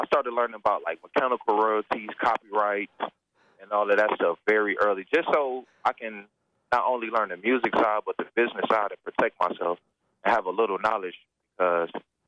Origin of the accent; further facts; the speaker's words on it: Milwaukee, Wisconsin, United States; But growing up in Milwaukee, it really taught me a lot.